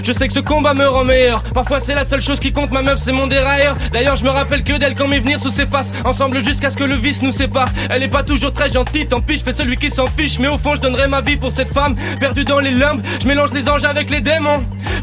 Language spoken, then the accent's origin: French; Paris, Île-de-France, France; born there; De toute façon, je suis né à Paris. J'étais sur un ordinateur à 7 ans ou 8 ans.